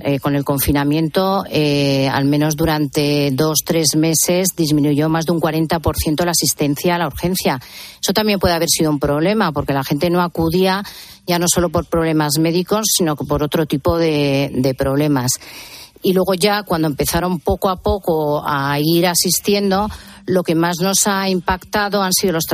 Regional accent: Madrid, Community of Madrid, Spain; porque somos de Madrid

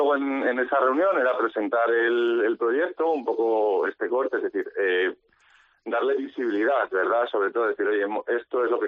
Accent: Cantabria, Spain; o por mi parte, en este caso como cántabro, pues por supuesto que encantado de formar parte de ello.

